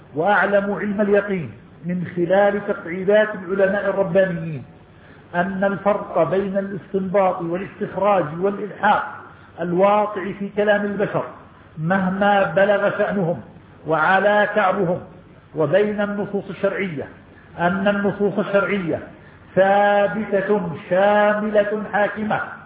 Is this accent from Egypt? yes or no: no; Jordan; الانتقال من بلادنا الأردن